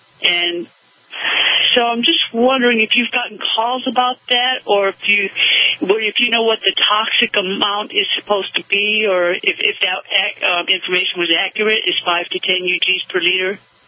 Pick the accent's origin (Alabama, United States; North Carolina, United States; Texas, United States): North Carolina, United States; Asheville; I'm from Asheville. I hope I see you all tomorrow.